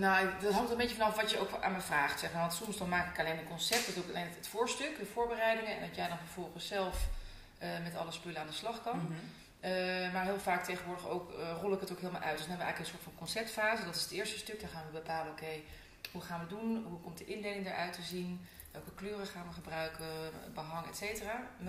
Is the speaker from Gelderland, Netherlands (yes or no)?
no; North Brabant, Netherlands; also born or lived in Rotterdam / Amsterdam; now in Aerdenhout, Netherlands; Ik ben geboren en getogen in Brabant. Via Rotterdam verhuisd naar Amsterdam. Uiteindelijk daar een gezin gesticht. Deze kant op verhuisd, Aardehout wonen nu.